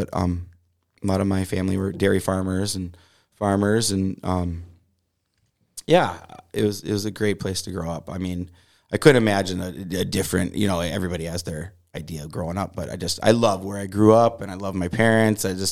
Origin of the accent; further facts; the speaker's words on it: Watertown, Minnesota, United States; We grew up close to Lake Waconia in Watertown, Minnesota, there in Mare, where I grew up in Hollywood.